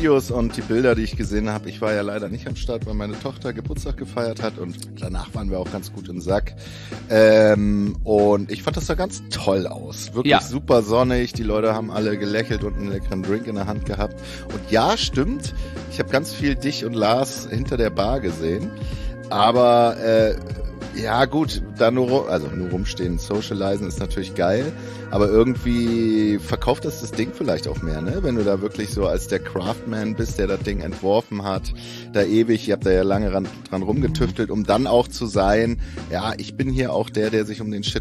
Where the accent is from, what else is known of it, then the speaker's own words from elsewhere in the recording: Bremen, Germany; now in Hamburg, Germany; für mich als Bremer, der ich ja in Bremen aufgewachsen bin, auch am Anfang sehr oft der Joke oder der Spruch gewesen, dass ich jetzt Hamburger bin